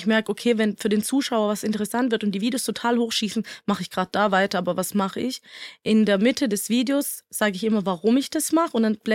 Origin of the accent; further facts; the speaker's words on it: Sicily, Italy; German is a second language; ich komme ja aus Süditalien, Sizilien, und da spricht man ganz anders. Also wir schwätzen ja auch auf Schwäbisch, so das ist unser Dialekt. Und bei mir in Sizilien habe ich das sizilianische Dialekt.